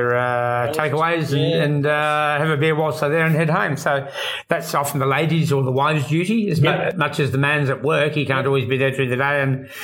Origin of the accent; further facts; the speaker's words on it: New Zealand; born there; I was born in New Zealand